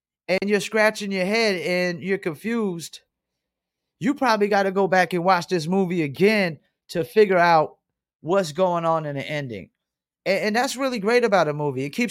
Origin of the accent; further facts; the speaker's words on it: Fayetteville, North Carolina, United States; my hometown city of Fayetteville, North Carolina, otherwise known as Vietnam.